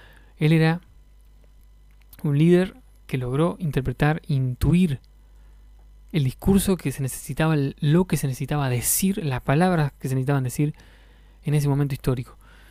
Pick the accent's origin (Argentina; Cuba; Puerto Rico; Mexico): Argentina; porque somos un gran colectivo los argentinos